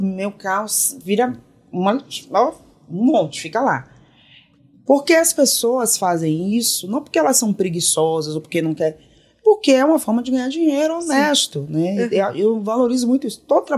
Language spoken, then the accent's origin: Portuguese; Bahia, Brazil; accent: Baiano; De onde você é? Por causa do sotaque, né? Baiano e tal.